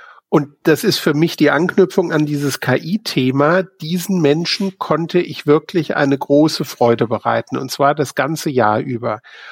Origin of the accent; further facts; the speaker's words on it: Italy; first language Italian; German is a second language; aber ich bin Italienerin als Muttersprachlerin. Ich kann das im Deutschen nicht so gut.